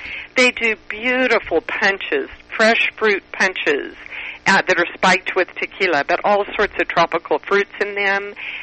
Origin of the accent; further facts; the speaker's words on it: El Paso, Texas, United States; I grew up in El Paso on the border, so I spoke Spanish fluently